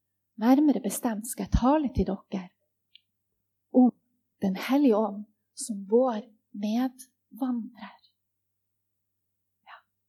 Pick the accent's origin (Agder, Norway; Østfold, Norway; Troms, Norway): Troms, Norway; Tromsø; er 44 år, og så, som dere hører, så er jeg ikke herifra. Jeg kommer litt lenger nordifra, sånn som Astrid også røpte til å begynne med. Jeg kommer ifra Tromsø.